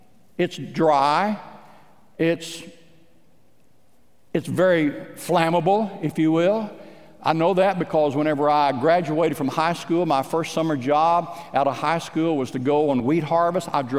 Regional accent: Midwest, United States; I was raised out in the Midwest. We had wheat crops

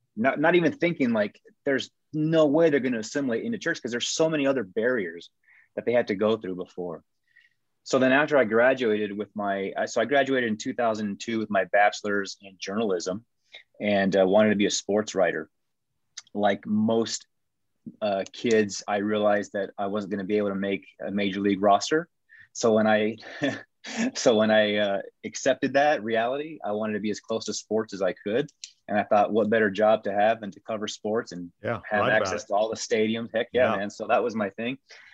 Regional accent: Taos, New Mexico, United States; So growing up in Taos, New Mexico, it was like a fish in water, right? I didn't really think about being Hispanic.

